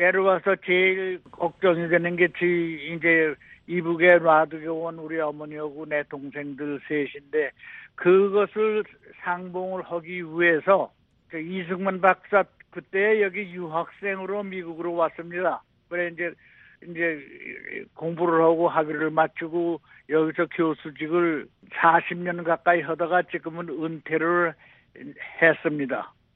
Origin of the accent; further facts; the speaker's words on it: Wonsan, Kangwon, North Korea; 원산시 서구리 189 바로 역전이에요. 역전. 원산 역전에 큰 2층 집. 그 이름이 우리 집이었었는데 그 이름이 백수여관. 그게 우리 집이었었어요.